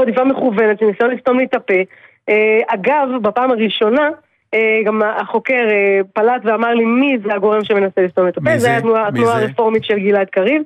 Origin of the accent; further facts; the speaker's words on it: Rehelim, Judea and Samaria, Israel; אני מהשומרון, אבל אני במקום בפתח תקווה. זה לא, זה לא, זה לא משנה האירועים. מרחלים, דקה מאריאל.